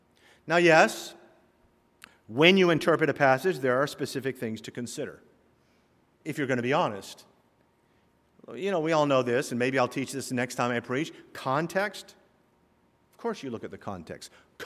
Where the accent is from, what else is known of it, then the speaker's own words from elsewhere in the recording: the South, United States; accent: southern; I don't know why I use a southern accent when I talk about someone like that. I grew up in the South.